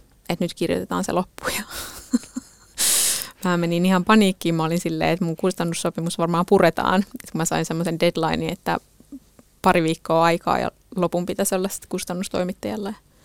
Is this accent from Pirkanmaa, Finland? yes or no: yes; Valkeakoski, Pirkanmaa, Finland; koska mähän olen syntynyt Valkeakoskella. Ja olen siis kasvanut ihan tehtaan naapurissa. Et mun syntymäkoti on ollut siinä Valkeakosken Tervasaaren paperitehtaan kadun toisella puolella.